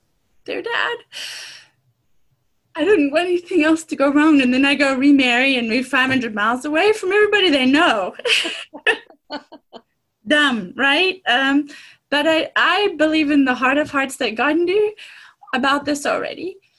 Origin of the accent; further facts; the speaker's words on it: Zimbabwe; now in United States; I grew up in Zimbabwe, Africa.